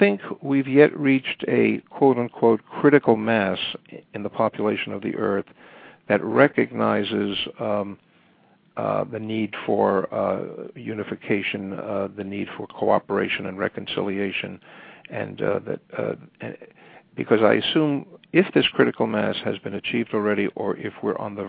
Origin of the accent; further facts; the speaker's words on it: New York City, New York, United States; now in Fort Lauderdale, United States; I live presently in Fort Lauderdale, Florida. I'm originally from New York City.